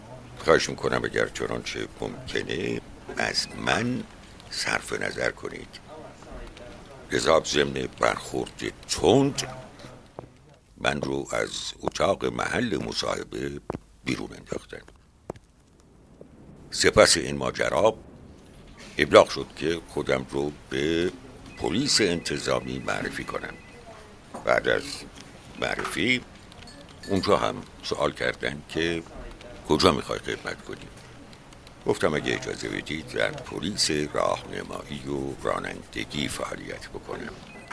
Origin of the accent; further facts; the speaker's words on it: Haftkel, Khuzestan, Iran; also born or lived in Aghajari; در 27 بهمن 1320 در منطقه نفتی آقا جاری متولد شدم. بیشتر خاطرات دوران کودکی من برمیگرده به دوره‌ای که پدرم در منطقه نفتخیز هفتگل خدمت میکرد. دوره ابتدایی رو تو مدرسه فروردین و اردیبهشت هفتگل گذروندم